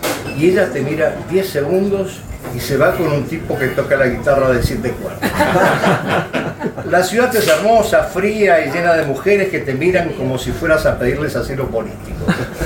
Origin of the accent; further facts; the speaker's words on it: Buenos Aires, Argentina; moved away as an adult; also born or lived in Córdoba, Argentina / Caracas, Venezuela; Mi infancia fue en Buenos Aires, donde los amores y las separaciones vienen con … de fondo y deuda en el café de la esquina.